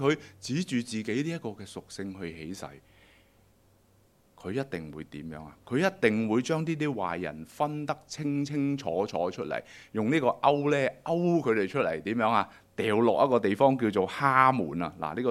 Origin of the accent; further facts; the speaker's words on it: Hong Kong; 我諗我哋香港人啊